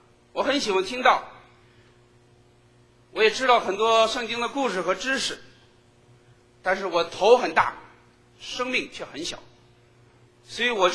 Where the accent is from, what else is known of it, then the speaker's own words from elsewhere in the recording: Beijing, China; 我自己出生在北京，长在北京，记得我57年出生的时候